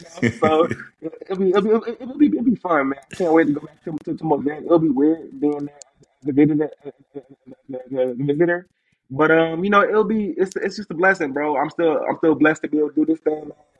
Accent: Virginia, United States; now in Dallas, United States; I'm spending in Dallas, but I'm from Virginia, so a lot of my family can come to the games now.

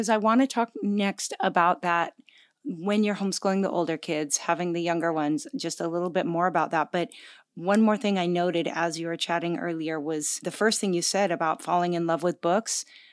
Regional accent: Washington, United States; Well, I grew up in Washington State, which I think has similar, where I grew up was is similar to where you live.

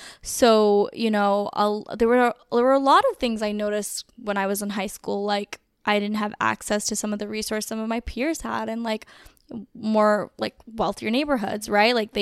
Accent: Bronx, New York, United States; I'm a city gal, you know, grew up in the boroughs. I grew up in the Bronx, in a bustling ethnic enclave, had a ton of like Yemenis and South Asians

